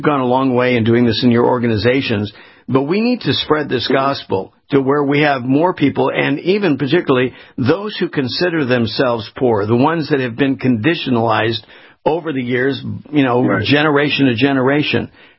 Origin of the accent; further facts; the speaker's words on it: Los Angeles, California, United States; I was born and raised in Los Angeles.